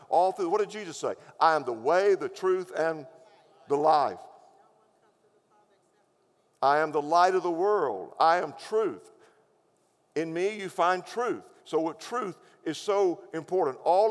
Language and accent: English; Seminole, Texas, United States; Now, again, I'm from Seminole, West Texas, 28 miles from Hobbs, New Mexico. You can cut me some slack because I'm from out there.